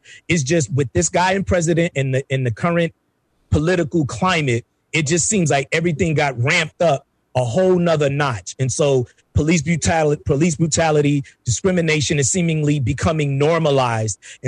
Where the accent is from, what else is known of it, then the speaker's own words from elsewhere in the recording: New York, United States; I grew up in New York with Puerto Rican, Dominicans, West Indians.